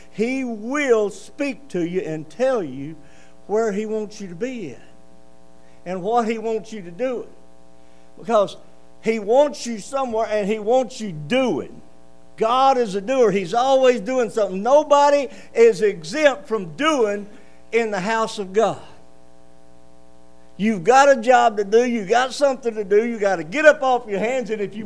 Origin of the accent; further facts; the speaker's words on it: Fort Worth, Texas, United States; now in Arkansas, United States; I was born and raised down around Fort Worth in a big church. And when I got off up here around Arkansas, we get kind of out in the hills and in different places.